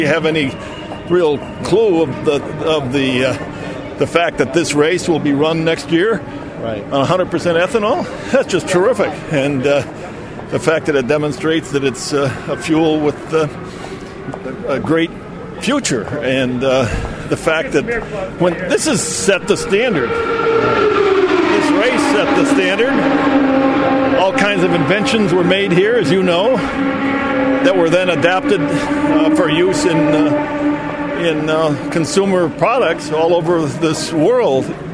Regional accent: Illinois, United States; I grew up in Illinois, and so I identify with what goes on here.

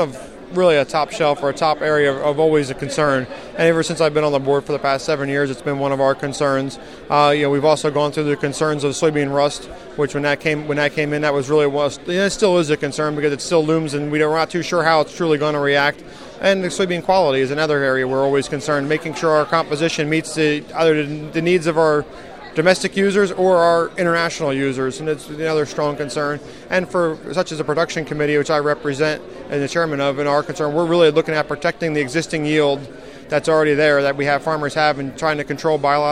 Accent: Cream Ridge, New Jersey, United States; I'm from Cream Ridge, New Jersey. We farm about 1,400 acres right in central New Jersey. We're basically an hour south of New York City and an hour north of Philadelphia.

